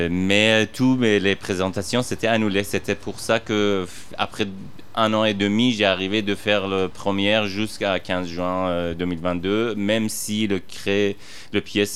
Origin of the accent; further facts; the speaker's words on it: Iran; French is a second language; moved away as an adult; now in Paris, France; Bon, je suis né en Iran, j'ai grandi là-bas, j'ai quitté l'Iran assez... Bon, quand j'avais 29 ans, alors j'étudie là-bas.